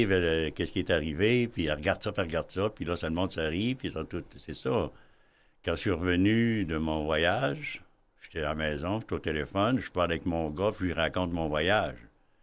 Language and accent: French; Quebec, Canada; born there; moi, comme je t'ai dit, je suis né dans Charlevoix.